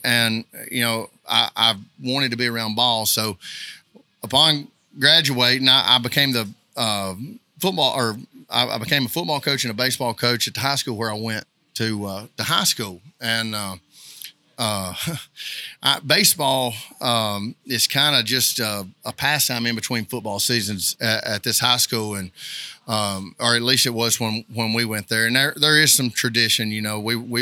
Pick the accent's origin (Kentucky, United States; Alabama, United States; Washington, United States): Alabama, United States; And, you know, I grew up in Northeast Alabama, and we don't have a professional team in Alabama of any kind.